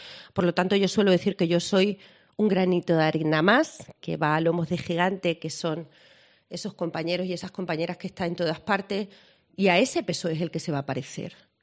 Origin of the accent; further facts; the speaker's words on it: Extremadura, Spain; Me siento una hija de Extremadura y, por lo tanto, para mí, lo decía, soy hija de esta tierra.